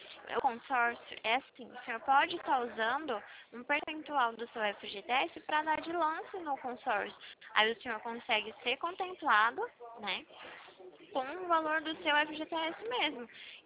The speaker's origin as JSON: {"language": "Portuguese", "town": "Atibaia", "region": "São Paulo", "country": "Brazil", "said": "Eu sou de Atibaia, São Paulo. Aqui no interiorzão."}